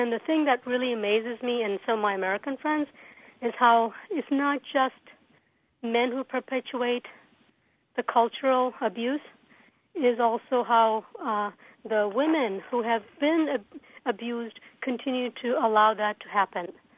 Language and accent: English; India; born there; moved away; I was born in India and I've been here for many, I've been here twice as long as I've been in India. So, and I'm also married to an American